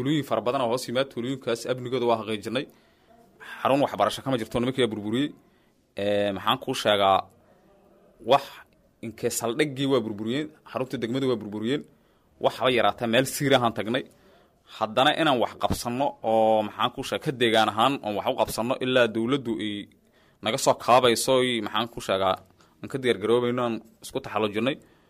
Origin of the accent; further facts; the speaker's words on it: Mahas, Hiran, Somalia; anaga waxaan ka imid degmada maxaas hadana ku laaban raba